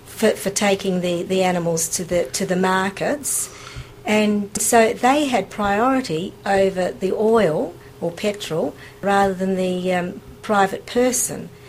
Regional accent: Nullarbor Plain, Australia; I'm from Australia. I actually grew up on the edge of the Nullarbor Plain, on the edge of the desert, which is midway between Western Australia and South Australia.

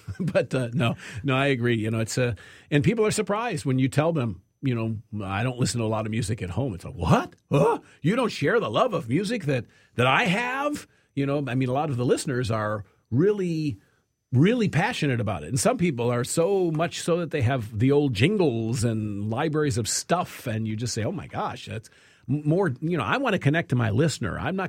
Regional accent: United States; I don't know if that's where you're from originally, but I'm American.

